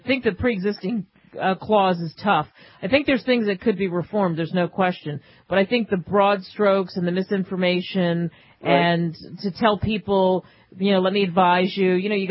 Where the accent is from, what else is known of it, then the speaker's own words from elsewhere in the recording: United States; Right, because I'm an American?